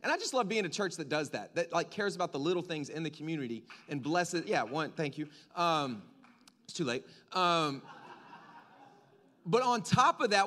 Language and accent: English; the South, United States; Like I grew up in the South. You can probably tell because I use words like ain't and y'all, and I can get real twangy if you want me to, but I won't do that here.